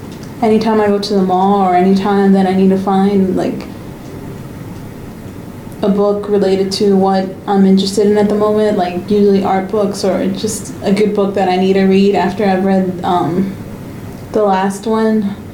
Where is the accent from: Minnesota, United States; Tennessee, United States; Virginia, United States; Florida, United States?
Virginia, United States; born there; Well, I was born here in Harrison Marine, Virginia